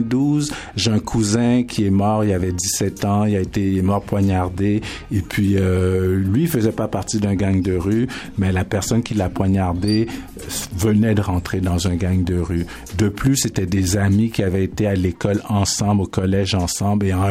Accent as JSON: {"language": "French", "country": "Haiti", "said": "je suis haïtien, donc c'est sûr que c'est un problème qui me touche personnellement"}